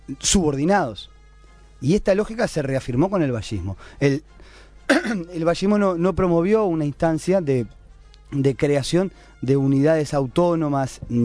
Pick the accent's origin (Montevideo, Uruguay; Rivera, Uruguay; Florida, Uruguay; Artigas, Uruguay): Montevideo, Uruguay; como montevideano, pues no me hace, yo no soy del interior